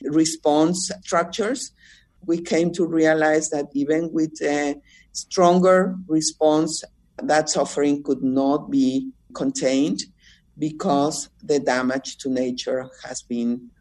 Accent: Mexico; My home country, Mexico, is a very vulnerable country to climate change.

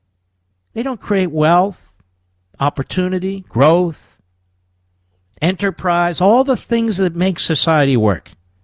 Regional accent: Philadelphia, Pennsylvania, United States; I say that as a Philadelphian.

